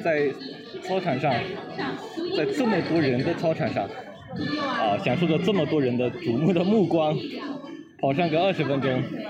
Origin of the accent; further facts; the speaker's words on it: China; 这是我们中国人的一种精神啊，永不放弃的一种精神